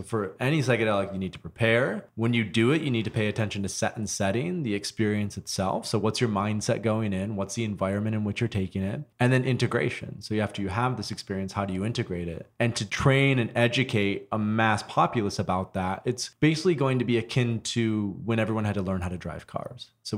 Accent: Grand Rapids, Michigan, United States; I grew up in West Michigan in a city called Grand Rapids. It's quiet, it's conservative, more traditional, small town Midwest.

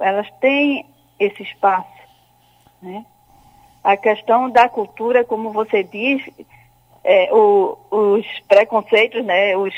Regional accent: Pernambuco, Brazil; Eu sou aqui de Pernambuco

